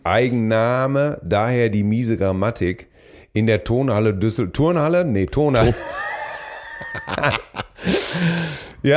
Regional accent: Essen, North Rhine-Westphalia, Germany; born there; In New York als gebürtige Essenerin.

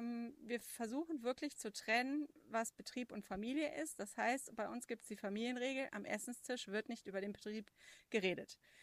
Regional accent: North Rhine-Westphalia, Germany; Tourismusbeauftragte für meine Heimat im Bergischen Land, wo wir auch wohnen

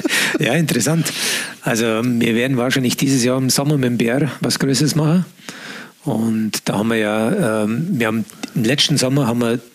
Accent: Bavaria, Germany; gerade bei uns im Allgäu

